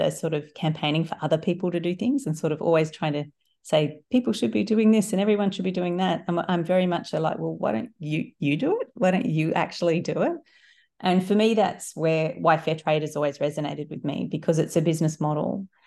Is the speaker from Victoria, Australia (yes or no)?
no; Sydney, New South Wales, Australia; Yeah, so I grew up in the Shire in Sydney. So, my dad's English, so I've got a British passport